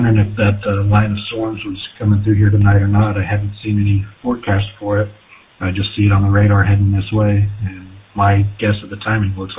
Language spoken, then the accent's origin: English; Springfield, Missouri, United States; I am from Springfield, Missouri, and I actually did it a couple of years ago.